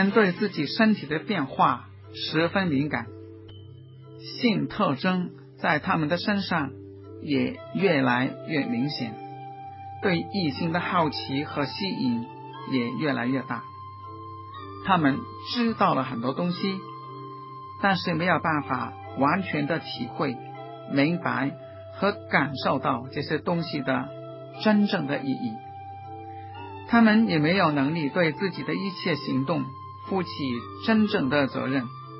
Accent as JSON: {"language": "Chinese", "region": "Guangdong", "country": "China", "said": "我们广东人说是死党"}